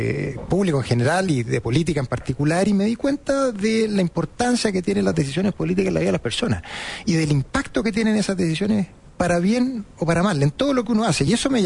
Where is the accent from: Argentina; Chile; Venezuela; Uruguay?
Chile; Chillán, Ñuble; yo de Harvard decidí volver a Biobío, que es de donde soy oriundo, a Chillán.